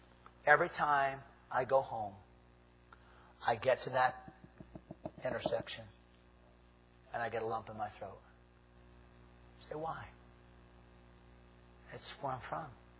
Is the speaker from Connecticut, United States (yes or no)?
yes; East Hartland, Connecticut, United States; East Hartland, Connecticut is my hometown. My mother lives in the house my grandfather built in 1941, the very year my mother was born, 1941. I go back home the back way through Bark Hampstead to a little town called East Hartland.